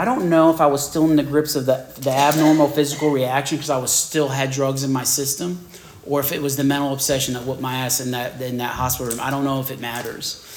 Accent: the South, United States; And so growing up in the South, in the 80s, you go over to your friends who, you know, have Southern parents, and they … they do a double take.

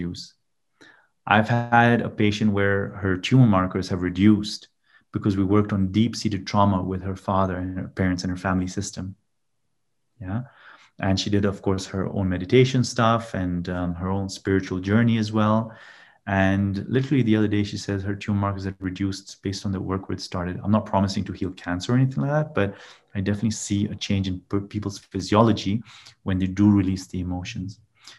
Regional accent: Kenya; born there; So I came back to Kenya. I was born in Kenya, and I came back to Kenya to do mobile clinics for poor communities.

